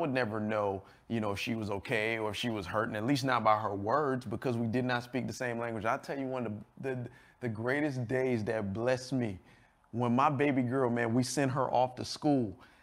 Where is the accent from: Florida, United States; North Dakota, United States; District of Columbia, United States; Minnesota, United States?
Florida, United States; Miami; I mean, I was born and raised right here in Miami, Florida. So I speak English okay.